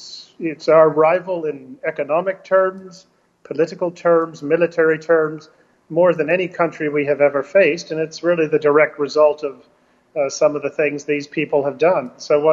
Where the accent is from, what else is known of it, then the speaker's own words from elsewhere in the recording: United States; But at the same time, as an American, you know, we have an obligation